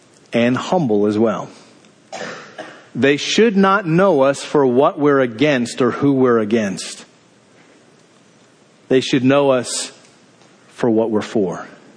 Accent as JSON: {"language": "English", "region": "Maryland", "country": "United States", "said": "I just have a question, I'm from Maryland."}